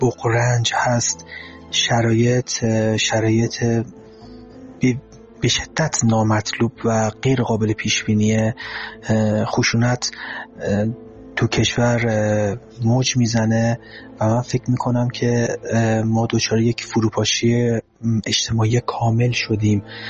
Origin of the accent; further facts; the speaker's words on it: Iran; من فکر میکنم که ما ایرانیایی که دلمون به حال وطنمون میسوزه